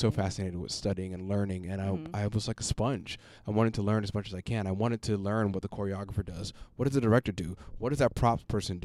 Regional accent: New York City, New York, United States; growing up in Brownsville, Brooklyn, there weren't many opportunities to be like be in the arts.

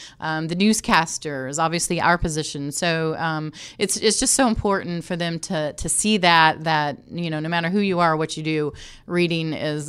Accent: Indianapolis, Indiana, United States; I was able to come back here, back home. I am from Indianapolis, and do an internship here for the Pacers

